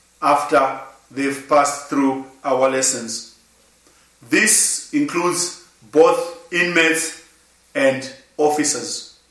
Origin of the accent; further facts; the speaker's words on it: Zimbabwe; I am from Zimbabwe.